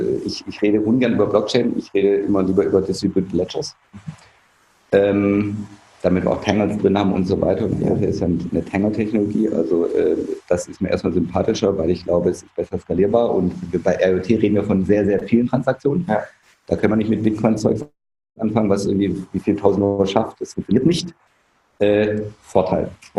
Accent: Germany; Und als Deutscher sage ich, also am liebsten wäre es mir, wenn es total günstig wäre von einer Blue-Chip-Bank

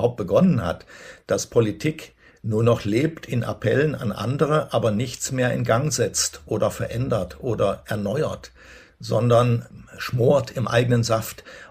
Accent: Berlin, Germany; Ja, daran hat man sich als Berliner gewöhnt.

